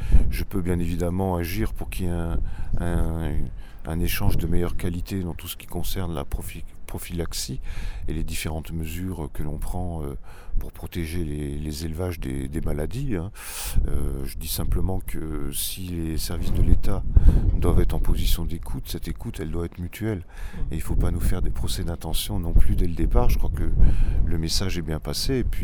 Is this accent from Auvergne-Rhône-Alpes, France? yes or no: yes; Auvergne-Rhône-Alpes, France; je viens du Vercors, donc ce n'est pas du tout la même configuration des lieux